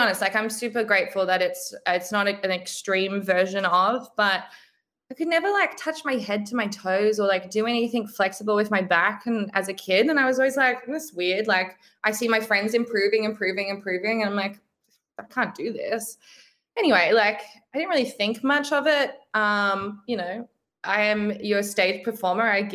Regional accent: Brisbane, Queensland, Australia; I'm from Brisbane. So I like, that's kind of home.

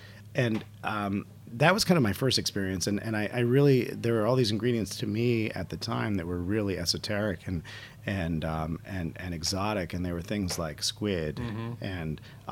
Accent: Vermont, United States; I grew up in Vermont on a small farm, an organic farm

